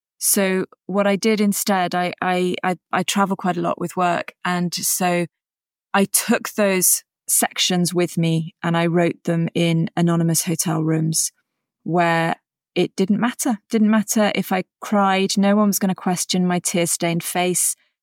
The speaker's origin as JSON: {"language": "English", "country": "United Kingdom", "said": "obviously I'm British"}